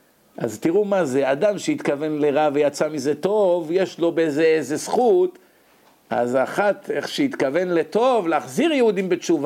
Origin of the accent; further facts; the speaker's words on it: Bat Yam, Tel Aviv District, Israel; כשאני הייתי ילד, היה אצלנו בשכונה איזה אחד, מעולי גרוזיה, יוסף קראו לו, הגרוזיני, ברחוב בלפור 35 בבת ים